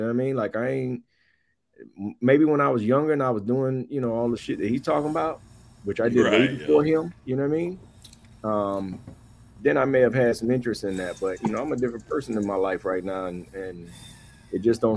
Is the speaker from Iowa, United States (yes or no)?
no; Miami, Florida, United States; Yeah, I'm from Miami.